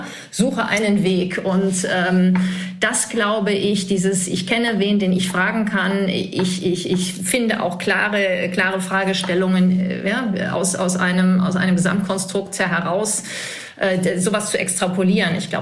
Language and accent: German; Cologne, North Rhine-Westphalia, Germany; now in Frankfurt, Germany; ich wohne in Frankfurt seit vielen Jahren, als Kölsche natürlich, sozusagen im Exil